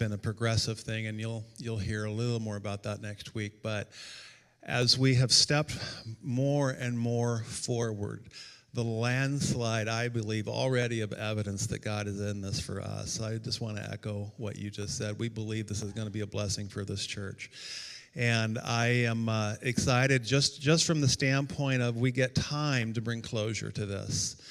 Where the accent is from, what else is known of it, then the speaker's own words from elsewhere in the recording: Winthrop, Washington, United States; I grew up in Winthrop, Washington, but we're going to be moving to Eastern Washington and living in Wenatchee.